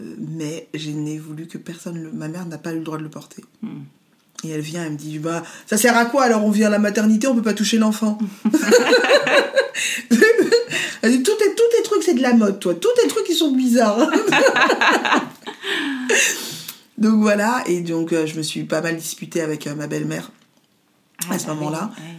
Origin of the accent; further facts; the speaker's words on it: Haiti; et moi je suis haïtienne